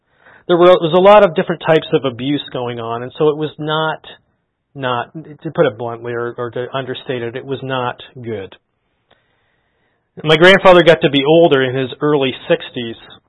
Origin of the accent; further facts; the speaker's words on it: Moncton, New Brunswick, Canada; in my hometown of Moncton